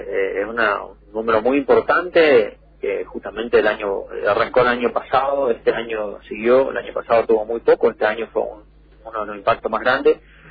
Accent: Misiones, Argentina; como misioneros, como argentinos

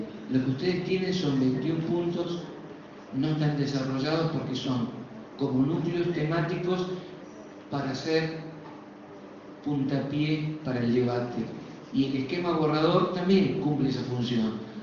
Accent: Patagonia, Argentina; Yo vengo de la Patagonia y a veces entre una, al interior de una provincia se demoran 10 horas de llegar

